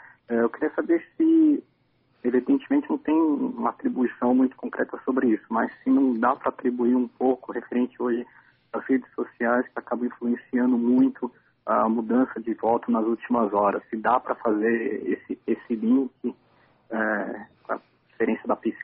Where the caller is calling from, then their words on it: São Paulo, Brazil; Eu sou aqui da Vila Mariana.